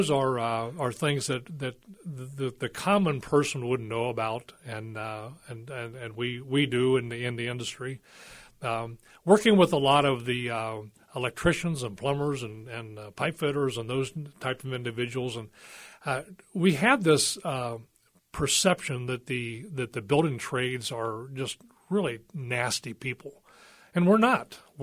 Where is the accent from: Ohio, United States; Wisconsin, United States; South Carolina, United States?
Ohio, United States; Dayton; I'm from the Dayton, Ohio area, and there's a lot of this that is all the history of Dayton practically.